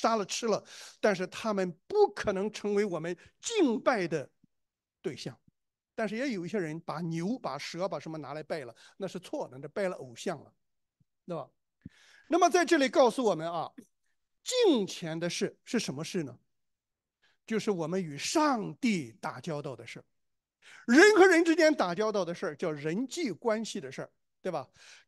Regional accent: China; 我们中国人常常很这个自豪，对吧？为什么呢？因为我们中国人有5000年，上下5000年，对不对？

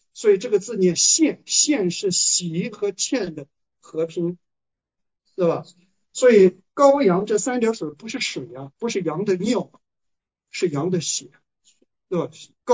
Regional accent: China; 我们中国人呢，不太喜欢被约束。我们从我们的祖先到今天呢，我们都喜欢一种潇洒文化

